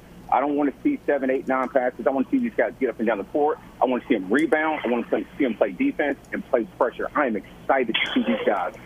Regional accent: Indiana, United States; because he's from Indiana, I'm from Indiana, so I got to take up on him.

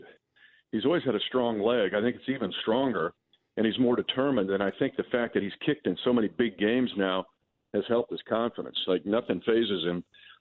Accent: Kansas, United States; I grew up in Smith County, and he's got ties to Phillips County, which is the next county to the west.

